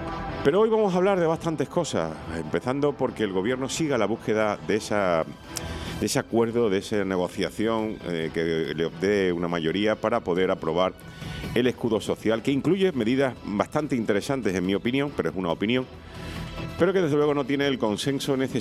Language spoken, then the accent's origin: Spanish; Andalusia, Spain; la está liando parda en mi tierra natal, en Andalucía.